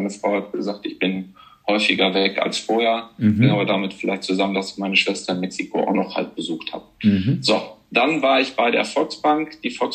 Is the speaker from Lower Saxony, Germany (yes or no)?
no; Münster, North Rhine-Westphalia, Germany; ich bin Münsteraner, da arbeite ich jetzt auch, habe in Münster Mathematik und BWL studiert